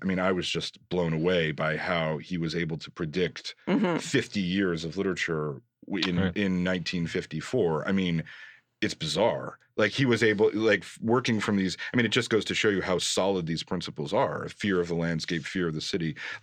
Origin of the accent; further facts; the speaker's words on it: Alberta, Canada; now in Ontario, Canada; I think the fact that I'm from Alberta actually makes a difference